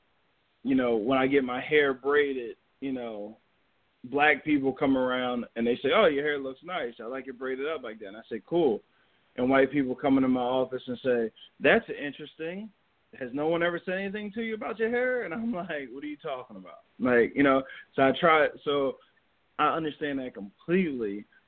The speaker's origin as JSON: {"language": "English", "town": "Philadelphia", "region": "Pennsylvania", "country": "United States", "tie": "born or raised there", "said": "Me as a Philadelphian native who owns a Starbucks is managing that."}